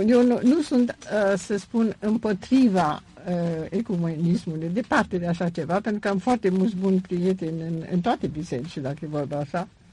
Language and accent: Romanian; Bucharest, Romania; Eu am crescut în timpul cel mai frumos al țării românești, când totul era în fel, România mare